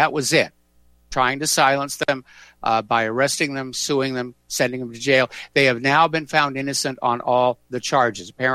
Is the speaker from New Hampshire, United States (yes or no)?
yes; New Hampshire, United States; the New York Times, or the New York Slimes, has come out with a blast at my home state, New Hampshire, as well as Vermont and Maine